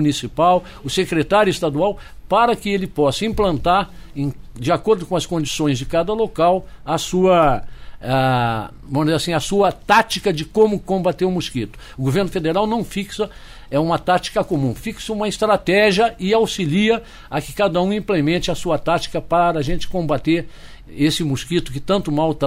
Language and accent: Portuguese; Rio Grande do Sul, Brazil; um bom dia aos gaúchos, né? Minha terra, e essa bela região aí do sul